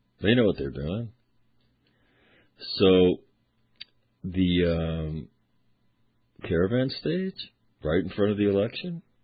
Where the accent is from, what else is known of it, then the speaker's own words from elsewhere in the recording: United States; I'm an American. I'm a retired Marine.